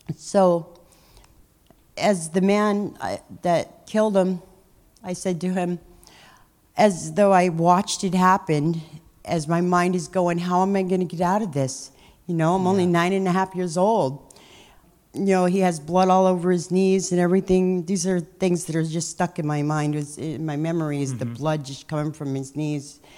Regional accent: Van Nuys, California, United States; So the earliest that I can remember, I'm from Van Nuys, California.

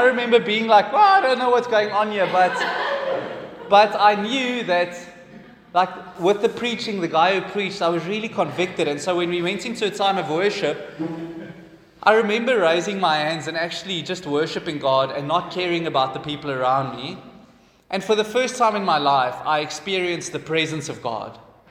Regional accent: Boksburg, Gauteng, South Africa; I come from Boksburg. Okay. It's out.

